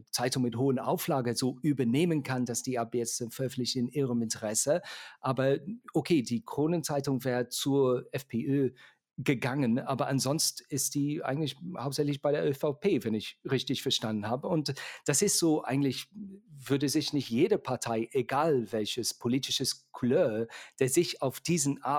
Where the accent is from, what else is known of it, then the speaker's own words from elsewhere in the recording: United Kingdom; ich komme aus Großbritannien